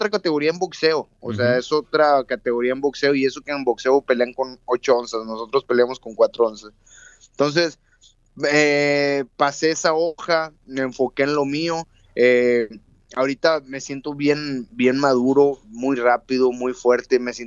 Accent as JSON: {"language": "Spanish", "country": "Mexico", "tie": "born or raised there", "said": "nacido y crecido en México."}